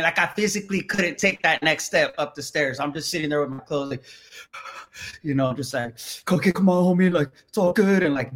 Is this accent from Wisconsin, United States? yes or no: no; Atlanta, Georgia, United States; born there; also born or lived in San Francisco; You know, I was born here in Atlanta, but then when I was, we always had relatives in San Francisco, and I eventually moved up there for a while, for like 15 years.